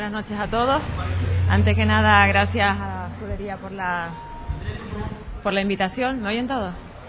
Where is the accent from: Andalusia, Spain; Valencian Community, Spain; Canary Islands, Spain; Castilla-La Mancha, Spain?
Canary Islands, Spain; Tenerife; Para mí, como tinerfeña